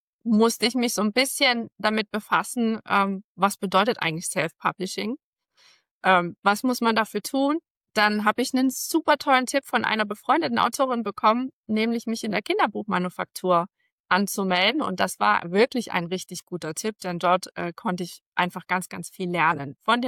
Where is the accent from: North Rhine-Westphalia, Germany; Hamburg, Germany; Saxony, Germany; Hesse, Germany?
Saxony, Germany; Ich bin 40 Jahre alt. Ich komme aus der Nähe von Dresden. Auf einer ländlichen Gegend hier wohne ich mit meiner Familie, wo sich Fuchs und Hase guten Nacht sagen.